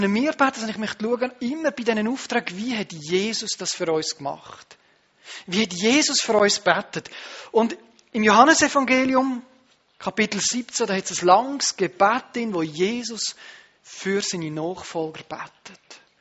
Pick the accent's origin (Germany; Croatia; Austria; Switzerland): Switzerland; Aber da bin ich im Ausland, auch wenn ich Schweizer bin.